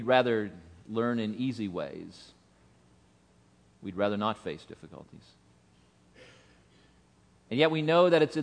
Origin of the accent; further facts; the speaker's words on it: Austria; Growing up in Nazi-occupied Austria, I knew air raids from daily experience.